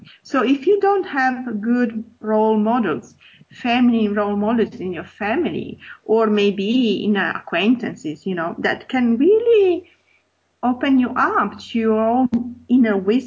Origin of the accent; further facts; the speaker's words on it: Italy; English is a second language; I grew up in Europe, so in Italy, so let's call the Western world.